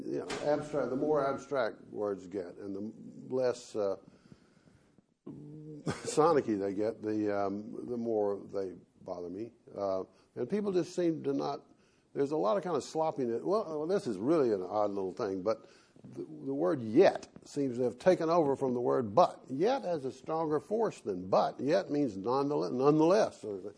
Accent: Decatur, Georgia, United States; Yeah, I grew up in Decatur, Georgia, which was, it's surrounded by Atlanta now, but it's a little town that was there before Atlanta was.

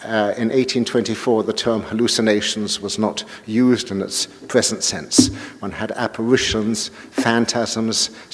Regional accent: London, United Kingdom; when I grew up in London, libraries were my home and my education.

